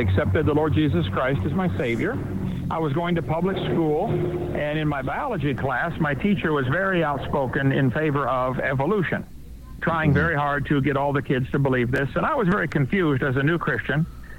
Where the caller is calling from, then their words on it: Monroeville, Alabama, United States; Well, I'm at the Kubota dealer in Monroeville, Alabama.